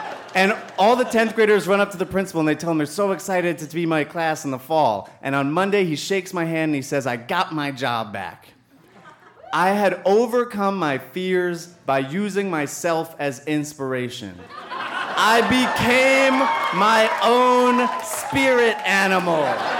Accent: Long Island, New York, United States; I grew up on Long Island, and I would go to the comedy club behind the McDonald's across the street from the airport.

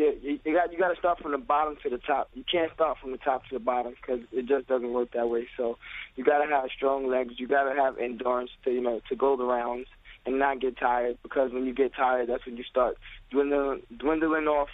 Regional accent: New York City, New York, United States; fight after that will be in Madison Square Garden. So, I mean, I'm excited for that because it's in my hometown

